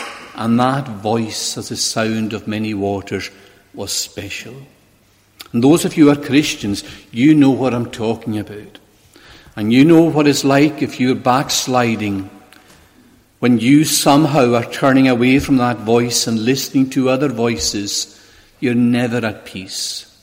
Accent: Ness, Scotland, United Kingdom; And I grew up in Ness, near the Atlantic Ocean there.

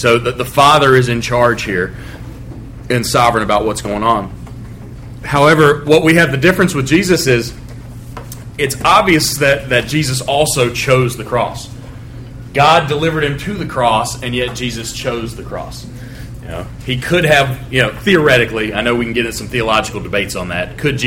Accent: West Virginia, United States; born there; I was born in West Virginia. I'm allowed to say that.

